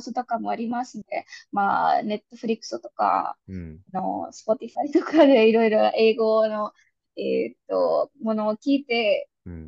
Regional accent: India; first language Hindi; Japanese is a second language; 私のような、私の世代は、みんな、子供の時から、幼稚園の時から、英語とヒンディー語、母語を一緒に勉強してきて、ぴったり慣れています。やっぱり私の、父の世代の人々にとって、英語は結構難しかったです。

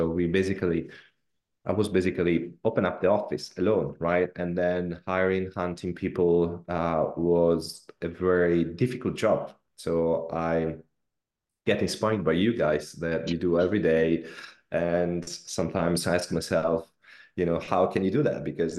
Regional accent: Barcelona, Catalonia, Spain; English is a second language; moved away as an adult; now in London, United Kingdom; to London, where I moved that in 2015. And, you know, I came from Spain, Barcelona. I was working for FC Barcelona.

